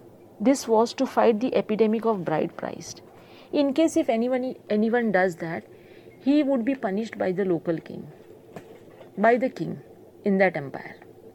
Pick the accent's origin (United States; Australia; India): India; Vasai, Maharashtra; I hail from Vasai, which is a Catholic locality, majority Catholic population. So we were surrounded by Catholics all over. Very few Hindu families in our locality.